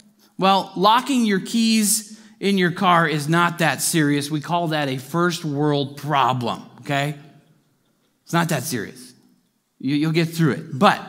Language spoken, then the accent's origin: English; California, United States; now in Arkansas, United States; kind of like when I moved to Arkansas. I'm like, Lord, where on earth am I going? Arkansas. I'm from California.